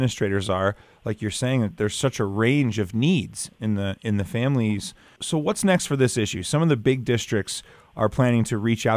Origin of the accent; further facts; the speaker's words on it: Seattle, Washington, United States; My hometown of Seattle is shifting high schools and middle schools to an 8:45 a.m. start.